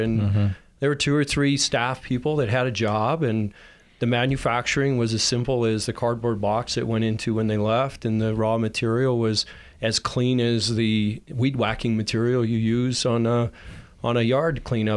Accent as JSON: {"language": "English", "town": "Prescott", "region": "Arizona", "country": "United States", "tie": "born or raised there", "moved": "yes", "said": "I was born and raised in Prescott, and I left in 81 and spent time in Tempe and Florida going to engineering school and actuarial school and finance."}